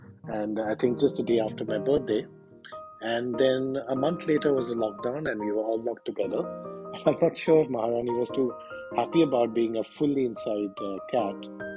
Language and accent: English; India; But come on, we are Indian parents. How can we not overfeed our babies?